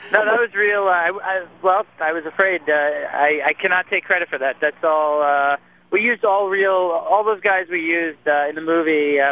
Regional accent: Long Island, New York, United States; When I was a teenager, I was pretty into wrestling. I grew up on Long Island. I would go to Nassau Coliseum and go to matches.

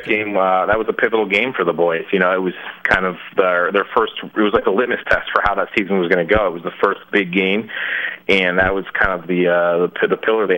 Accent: Akron, Ohio, United States; now in Los Angeles, United States; So I decided to go back to my hometown of Akron to film.

